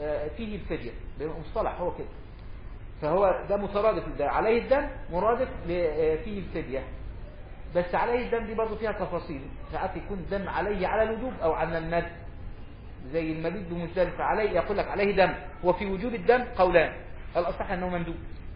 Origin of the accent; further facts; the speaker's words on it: Egypt; عندنا في مصر الحامل طحيض